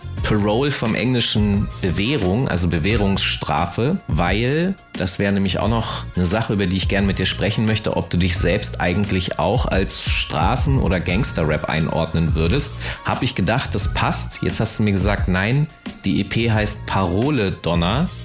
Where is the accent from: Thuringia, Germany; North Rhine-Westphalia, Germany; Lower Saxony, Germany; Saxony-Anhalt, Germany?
Lower Saxony, Germany; Hanover; Nee, ich bin Hannoveraner.